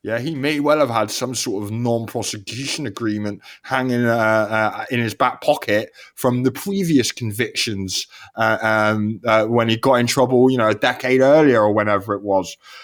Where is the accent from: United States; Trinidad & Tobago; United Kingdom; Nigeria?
United Kingdom; Plymouth, South West England; I used to think, oh my God, they're from Plymouth. I'm so ashamed that I'm from Plymouth.